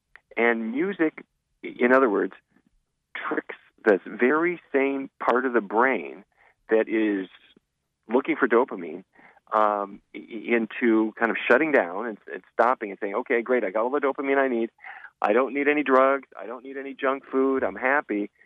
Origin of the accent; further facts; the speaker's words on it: Fargo, North Dakota, United States; I grew up in Fargo, North Dakota, and my parents had the idea that any civilized person ought to be able to play at least two instruments.